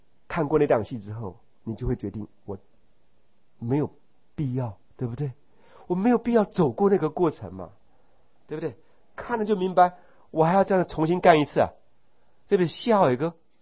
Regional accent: Taiwan; also born or lived in Malaysia; 你看我是标准的台湾人，国语还讲得很像外省人，对不对？我讲英文的时候呢，人家认为我是 ABC 啊。我大概好几年住在马来西亚的时候呢

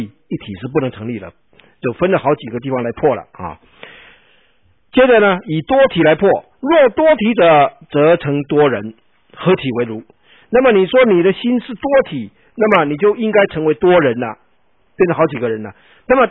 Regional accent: China; 我们中国人讲阴阳就是二元论啊

